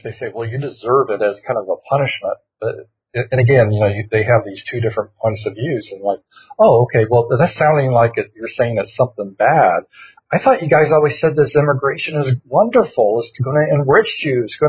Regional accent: the South, United States; Well, yeah, you know, hey, I'm just from the South. I'm just a Southern guy.

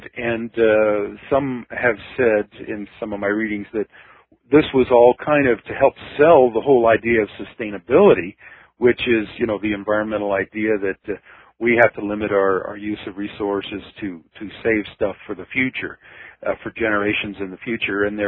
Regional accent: United States; although since I grew up in America, it took me, you know, about 30 years to realize that it was, you know, something, you know, unique and to be proud of.

